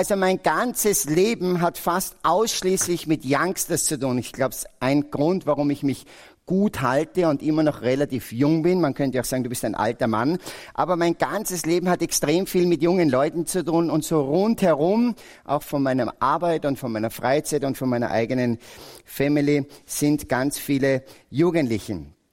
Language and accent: German; Salzburg, Austria; ich komme aus Salzburg, verheiratet mit einer Frau und ich habe 4 Kinder.